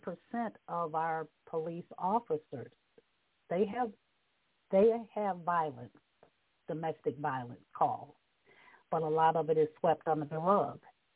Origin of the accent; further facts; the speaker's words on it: New York, United States; see, I came from New York, so the laws in New York State is completely different from Tennessee law.